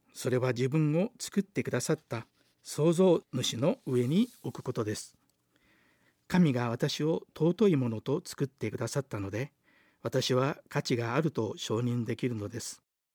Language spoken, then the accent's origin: Japanese; Osaka, Japan; moved away as an adult; 大阪で育った私ですが、日本各地を行き巡り40年ぶりに帰ってきました。20代の青年で大阪を巣立った私も、今はシニア世代も半ばです。